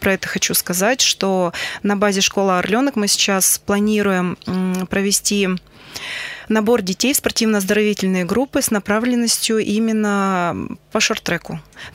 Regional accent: Krasnokamsk, Perm Krai, Russia; я сама из Краснокамска, и в свое время, значит, когда поступила в педагогический институт, в то время сейчас университет, да, то я, значит, приезжала на тренировки из Краснокамска.

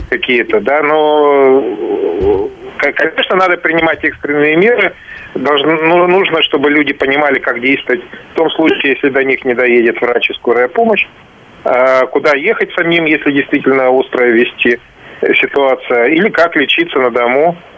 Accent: Izhevsk, Udmurtia, Russia; Я вот по Ижевску, то есть это мой родной город, сужу.

